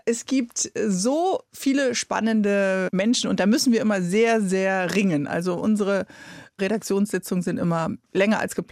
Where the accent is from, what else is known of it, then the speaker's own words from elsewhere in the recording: Bremen, Germany; Ich bin in Bremen aufgewachsen, in einem Drogen-, Punk- und Partyviertel.